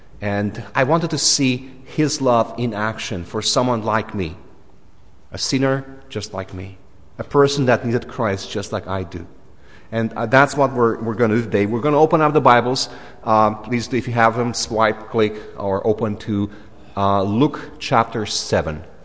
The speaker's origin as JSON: {"language": "English", "country": "Romania", "said": "You know, I'm from Romania. So in Romania, we don't really have Valentine's."}